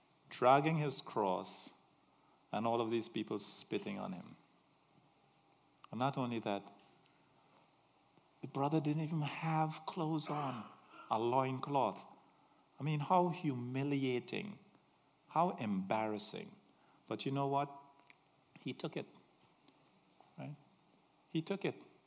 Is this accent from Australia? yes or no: no; Santa Cruz, San Juan–Laventille, Trinidad & Tobago; I'm from Cantaro Village, Santa Cruz, in this small spot on the earth called Trinidad, which happens to be the center of the universe anyway, right?